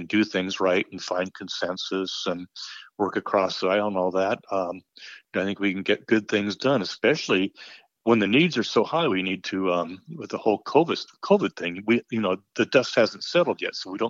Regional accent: Kellogg, Idaho, United States; now in Spokane, United States; I've been a 4th District resident since 1985, a Spokane County resident since Expo 74, when I came here from Kellogg.

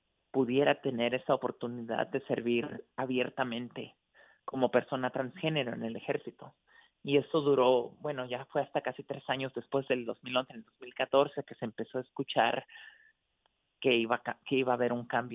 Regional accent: Mexico; yo soy mexicana o bueno, en ese momento era mexicano

